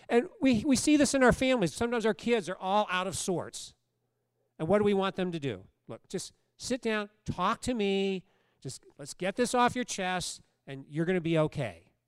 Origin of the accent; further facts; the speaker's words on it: United States; I mean, I'm an American, right? Like, you know, no suffering, just blessing.